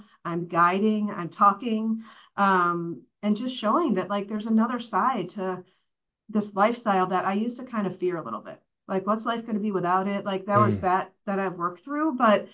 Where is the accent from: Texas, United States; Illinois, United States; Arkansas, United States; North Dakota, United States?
Illinois, United States; Chicago; now in Boston, United States; I grew up in the Chicagoland area, and what brought me out east, we live in the Boston area